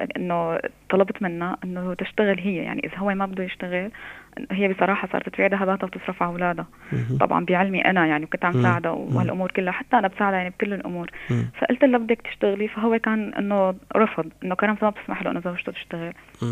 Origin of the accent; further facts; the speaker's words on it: Syria; أنا أخت عزيزة من الشام.